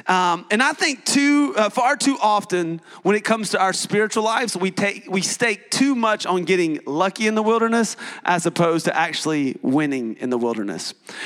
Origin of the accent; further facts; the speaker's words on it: Tennessee, United States; I grew up in East Tennessee. And in East Tennessee, you know, mountains, lakes